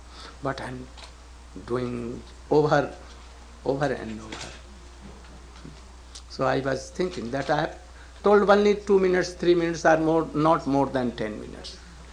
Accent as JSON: {"language": "English", "country": "India", "second_language": "English", "said": "I came from India."}